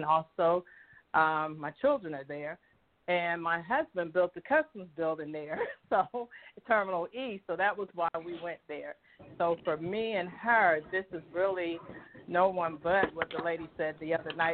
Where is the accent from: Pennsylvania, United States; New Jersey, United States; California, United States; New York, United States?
New Jersey, United States; When he originally had me come aboard, because I'm from New Jersey, I was coming in as a board of directors